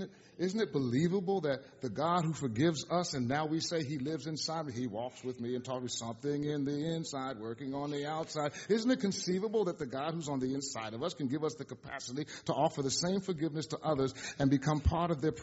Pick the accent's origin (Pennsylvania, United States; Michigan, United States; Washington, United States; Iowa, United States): Pennsylvania, United States; Philadelphia; I'm from Philly.